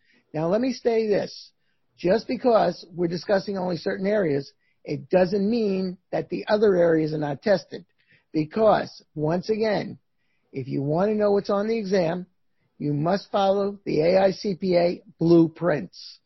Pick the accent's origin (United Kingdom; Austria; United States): United States; New York; accent: New York; We're both from the New York area originally, right, Ron?